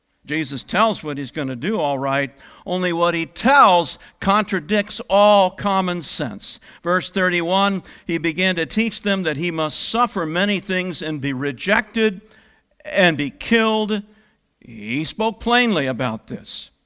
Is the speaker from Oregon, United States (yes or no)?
yes; Oregon, United States; I grew up in Central Oregon, in a town that was not especially religious.